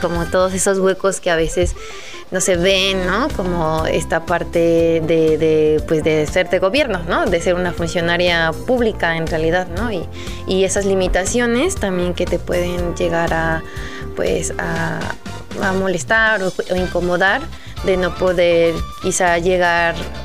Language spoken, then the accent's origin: Spanish; Mexico City, Mexico; yo también no he dicho que justo soy de la Ciudad de México. Mi papá es nació igual en la Ciudad de México y mi mamá viene de Bolivia